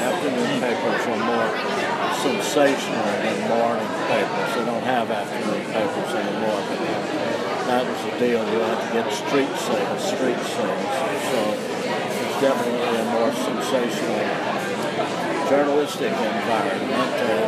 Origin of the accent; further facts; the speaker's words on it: Georgia, United States; So I went to Purdue. I grew up in South Georgia and I went to Purdue.